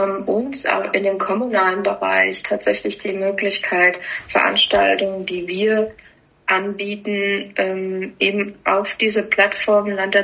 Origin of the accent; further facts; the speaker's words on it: Ortenberg, Hesse, Germany; aus Ortenberg, Effolderbach, gebürtig aus Klauburg. Ich sage immer selbst von mir, ich bin ein Kind der Region Oberhessen, habe nie woanders gewohnt und liebe es, auch hier zu leben.